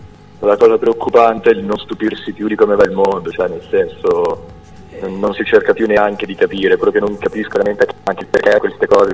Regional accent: Lombardy, Italy; 23 anni, vengo dalla provincia di Monza

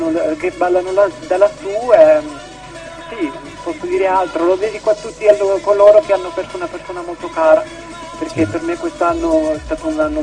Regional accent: Calabria, Italy; In Calabria, a rilassarmi al mio paese, che sono originario della Calabria

